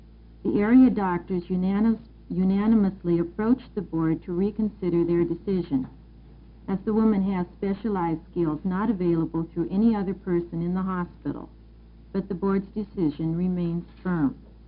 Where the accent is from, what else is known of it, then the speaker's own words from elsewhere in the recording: The Dalles, Oregon, United States; I'm here from the Dalles.